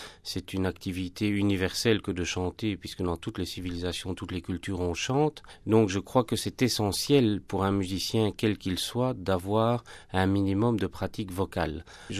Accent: Braine-le-Château, Walloon Brabant, Belgium; Nous sommes originaires d'un village près de Bruxelles qui s'appelle Braine-le-Château.

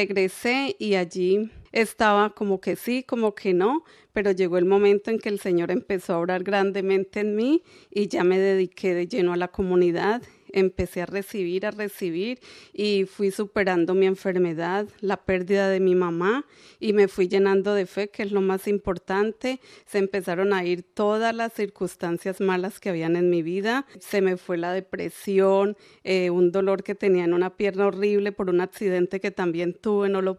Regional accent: Colombia; now in London, United Kingdom; soy de Colombia y vivo hace 14 años aquí en Londres.

